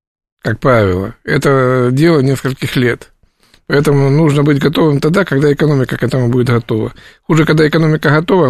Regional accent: Rostov-on-Don, Rostov Oblast, Russia; я из Ростова-на-Дону депутат.

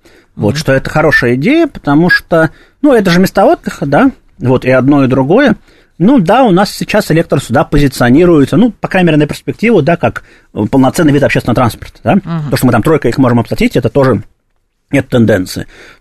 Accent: Moscow, Russia

